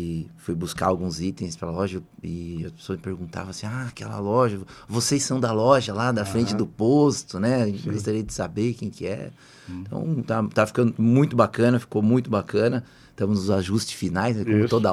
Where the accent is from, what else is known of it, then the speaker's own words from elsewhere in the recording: São Paulo, Brazil; todos sabem que eu sou do interior de São Paulo